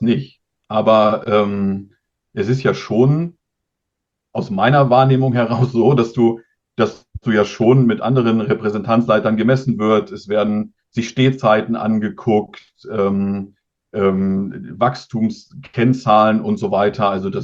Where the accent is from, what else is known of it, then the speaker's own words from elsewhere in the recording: Wolfsburg, Lower Saxony, Germany; weil ich komme ja aus Wolfsburg